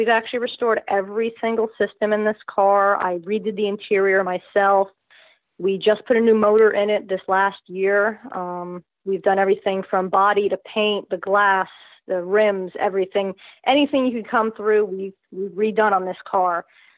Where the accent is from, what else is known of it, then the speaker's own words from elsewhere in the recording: Monroe, United States; we found one in my hometown of Monroe.